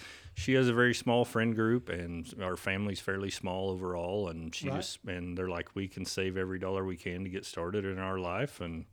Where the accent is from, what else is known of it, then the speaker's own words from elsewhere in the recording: Oklahoma City, Oklahoma, United States; I am born and raised in Oklahoma City.